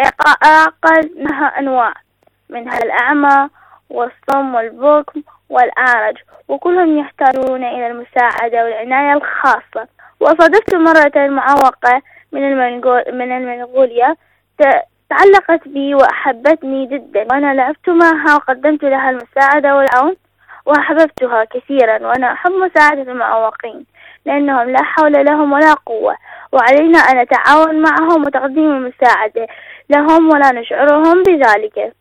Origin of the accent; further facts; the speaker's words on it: Iraq; من العراق.